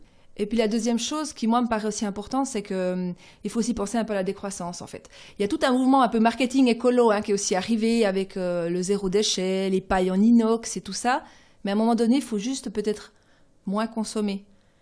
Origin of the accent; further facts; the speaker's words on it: Biel/Bienne, Bern, Switzerland; comme on dit chez nous à Bienne.